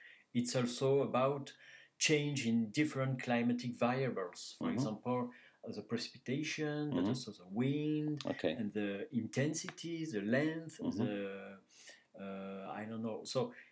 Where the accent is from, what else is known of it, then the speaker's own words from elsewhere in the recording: Montreal, Quebec, Canada; accent: Montreal; English is a second language; That's why my accent.